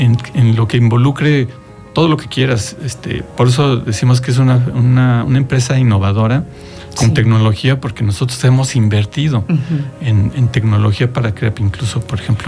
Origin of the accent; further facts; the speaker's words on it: Mexico City, Mexico; now in Ocotepec, Mexico; Soy de la Ciudad de México, tiene 16 años que vivo aquí justo en Ocotepec.